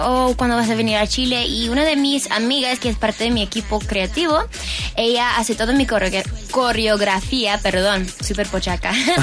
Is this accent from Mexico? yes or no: yes; Mexico; como mexicana de corazón y de sangre